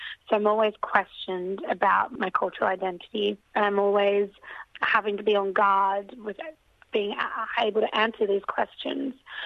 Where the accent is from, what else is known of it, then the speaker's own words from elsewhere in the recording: Yorkshire and the Humber, United Kingdom; now in Melbourne, Australia; I'm a Yorkshire woman currently living in Melbourne